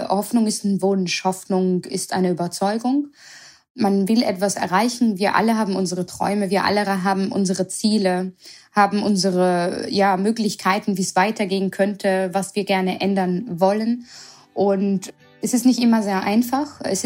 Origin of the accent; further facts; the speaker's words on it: Vienna, Austria; moved away as an adult; now in Germany; weil ich auch gebürtige Wienerin bin.